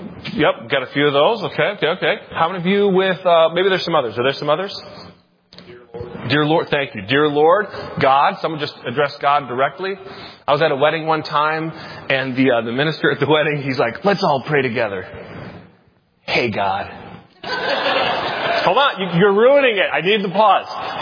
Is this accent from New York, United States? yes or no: no; Michigan, United States; I'm from Michigan. You guys.